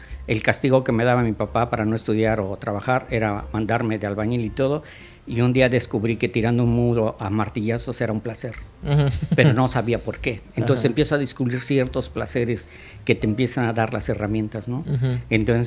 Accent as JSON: {"language": "Spanish", "region": "Oaxaca", "country": "Mexico", "tie": "born there", "said": "soy nacido en Oaxaca"}